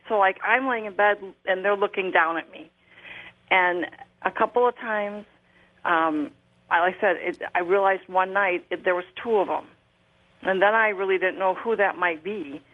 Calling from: Buffalo Grove, Illinois, United States; I'm calling from Buffalo Grove, Illinois.

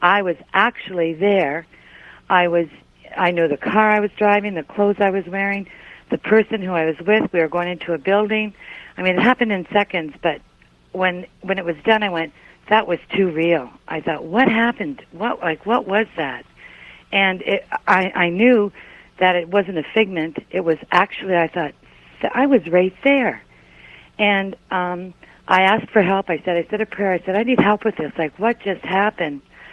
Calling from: Canada; Hi, Canada.

